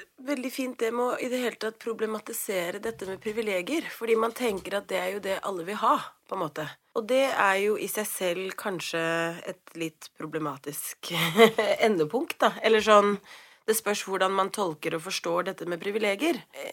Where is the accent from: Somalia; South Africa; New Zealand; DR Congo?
South Africa; now in Norway; at jeg kommer fra Sør-Afrika. Så jeg kommer også fra Sør-Afrika.